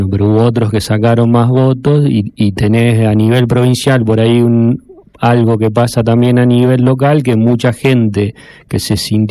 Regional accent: Buenos Aires, Argentina; todos los que somos bonaerenses

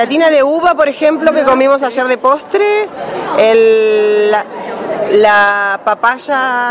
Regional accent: Chubut, Argentina; Nosotros venimos de la provincia del Chubut, en Argentina, es al sur de Argentina, en la Patagonia.

